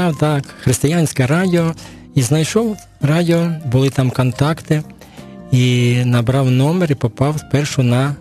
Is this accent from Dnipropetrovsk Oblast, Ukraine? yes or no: no; Sumy, Sumy Oblast, Ukraine; moved away as an adult; now in Nizhyn, Ukraine; Ні, я не народився в Ніжині, бо я військовий бувший, я полковник запасу, тому я родом сам із Сумщини, із Сум самих. Але так, останнє місце моєї просто служби було в Ніжині, я закінчив тут з 91-го року, і так залишився в Ніжині, Ніжин став моїм тепер рідним містом.